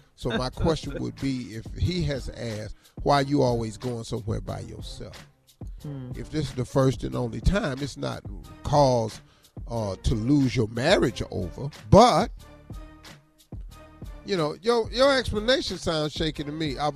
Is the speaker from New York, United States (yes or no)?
no; Ohio, United States; See, I'm from Ohio, so I grew up. I'm from Ohio, and they have Amish community.